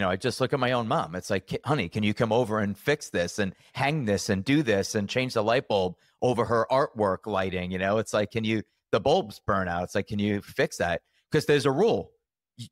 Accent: New York, United States; You know, I grew up in New York and it would be, oh, I got a guy.

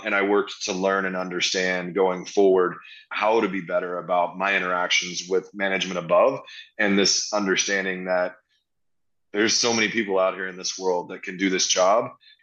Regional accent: Texas, United States; Trust me, I'm a Texan.

